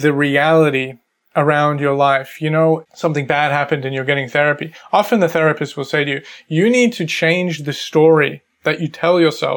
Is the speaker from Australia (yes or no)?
yes; Australia; now in England; Because I was an Australian living in England, they used to tease me all the time about about my accent, tease me about being Australian